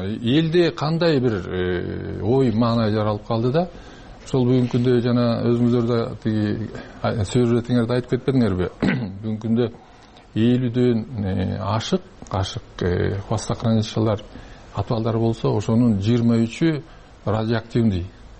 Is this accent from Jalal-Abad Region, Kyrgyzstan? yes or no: no; Min-Kush, Naryn Region, Kyrgyzstan; Мисалы мен да ошол өзүм миңкуштук болом, миңкуш жергесинде төрөлгөм.